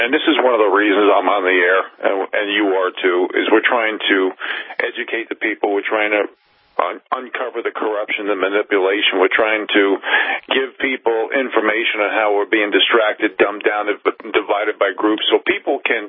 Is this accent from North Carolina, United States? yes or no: no; New York, United States; I'm calling them out because I'm from New York.